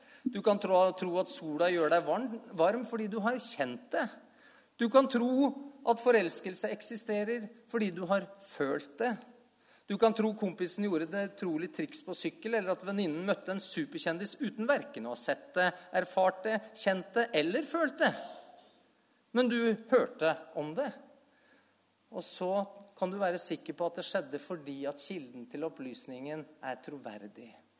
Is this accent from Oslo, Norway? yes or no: yes; Oslo, Norway; Og så kommer jeg fra Oslo, hvor alle er veldig akademiske, i hvert fall så liker de å tro det, og det blir jeg kanskje litt sånn påvirket av.